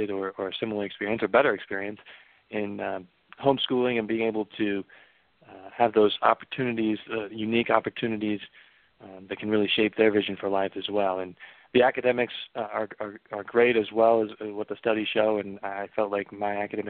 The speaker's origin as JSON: {"language": "English", "town": "Omaha", "region": "Nebraska", "country": "United States", "tie": "born or raised there", "said": "I grew up in Omaha, Nebraska in the Midwest and was homeschooled all the way through school"}